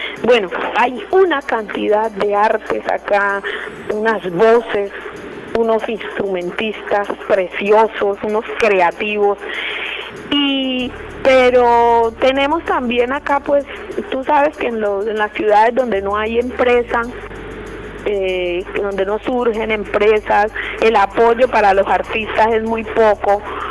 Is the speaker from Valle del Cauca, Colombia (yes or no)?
no; Chocó, Colombia; acá en el Chocó también faltaba hacer muchas. Y me vine para mi tierra a poner mi granito de arena en eso que faltaba hacer.